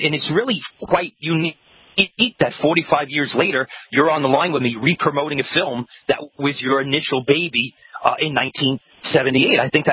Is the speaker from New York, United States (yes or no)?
yes; Brooklyn, New York, United States; I'm 57 years old, Andrew, and I grew up in Brooklyn.